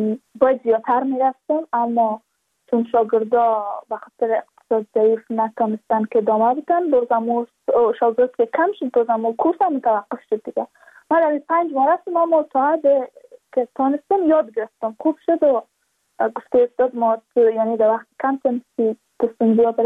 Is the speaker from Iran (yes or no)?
no; Badakhshan, Afghanistan; چون ما از بدخشان هستیم، یعنی منطقای دور دستش